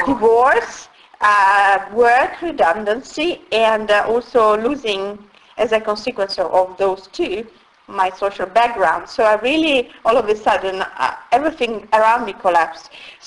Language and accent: English; Italy; I come from Italy